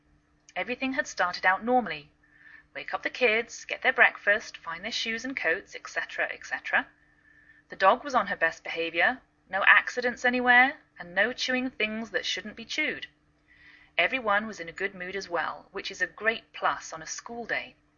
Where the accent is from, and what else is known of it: England, United Kingdom; now in United States